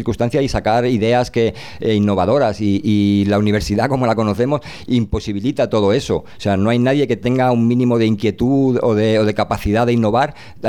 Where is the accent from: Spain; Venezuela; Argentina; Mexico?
Spain; te das cuenta de que curramos muy bien, que realmente aquí el currante español